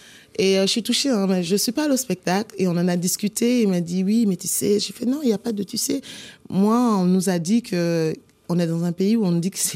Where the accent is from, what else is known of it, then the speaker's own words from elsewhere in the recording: Occitanie, France; also born or lived in Côte d'Ivoire; je suis née en Côte d'Ivoire et rempotée en France. J'ai été rempotée dans une terre lozérienne